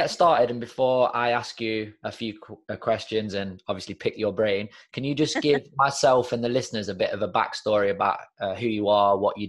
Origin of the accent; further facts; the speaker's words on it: Nottingham, East Midlands, United Kingdom; Jane is based here in my hometown of Nottingham in the UK.